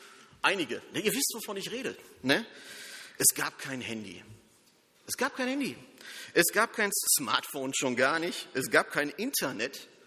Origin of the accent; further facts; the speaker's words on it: North Rhine-Westphalia, Germany; Jugendarbeitslosigkeit im Ruhrpott, wo ich herkomme.